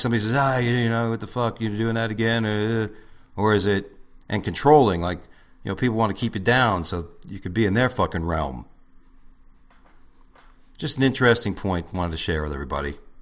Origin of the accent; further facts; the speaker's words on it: Florida, United States; also born or lived in New York; not too far from where I grew up as a kid in South Florida when I moved from New York.